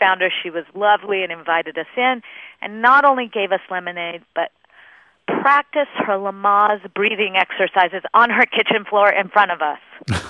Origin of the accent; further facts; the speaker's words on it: Los Angeles, California, United States; It's really about growing up in Los Angeles, kind of on the fringe of celebrity, and always feeling like an outsider